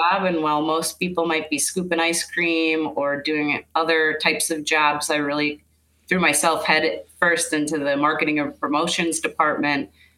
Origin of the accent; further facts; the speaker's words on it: St. Paul, Minnesota, United States; now in Washington, United States; Grew up in St. Paul, Minnesota. So proud Midwesterner, now based in D.C. But anyone who knows me knows that the love runs deep for Minnesota.